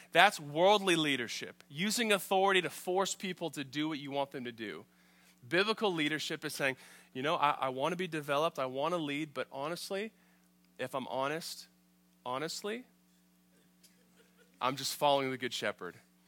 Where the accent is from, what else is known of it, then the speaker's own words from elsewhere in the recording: New Zealand; I grew up in New Zealand. So when I was 8 years old, my family moved to New Zealand, which is down by Australia. It's on the other side of the Pacific.